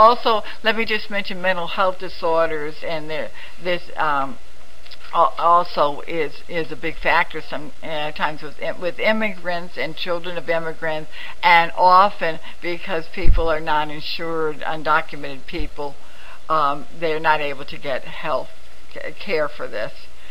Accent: New York City, New York, United States; I mean, I'm happy to report, I come from New York City, that there's an executive order

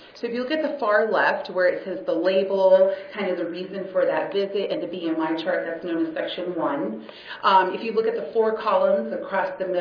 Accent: California, United States; I hail from California in the Central Valley. Not sure if everyone is familiar with where Merced County Central Valley is located, but we're right between San Francisco and LA.

